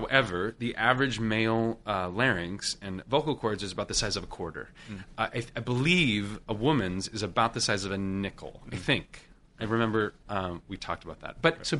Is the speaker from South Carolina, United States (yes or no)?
no; Washington, United States; I'm from Washington State.